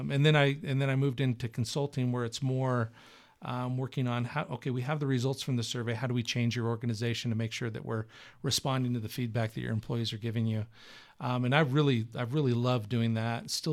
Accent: Redmond, Washington, United States; I'm from Seattle area. Yeah. Actually, for those who know the Seattle area, I'm from east of Seattle, a town called Sammamish.

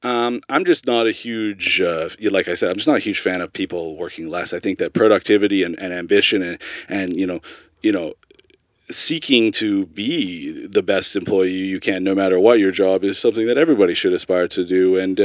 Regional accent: North Vancouver, British Columbia, Canada; I grew up on the North Shore, and a lot of my friends love to go to like Lynn Canyon and stuff and cliff dive

